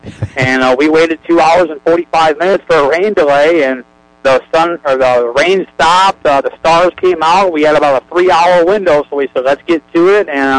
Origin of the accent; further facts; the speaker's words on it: Michigan, United States; Well, a lot of us are from the north. Myself, I'm from Michigan.